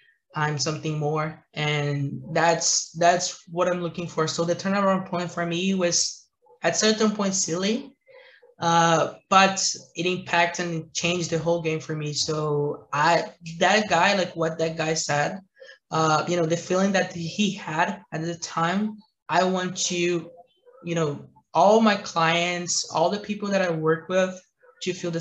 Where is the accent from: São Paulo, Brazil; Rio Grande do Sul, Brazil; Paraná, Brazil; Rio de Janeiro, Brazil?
Rio de Janeiro, Brazil; English is a second language; now in Toronto, Canada; Like and I'm from Rio, man. Like it's a summer all year. You know, like we go to the beach.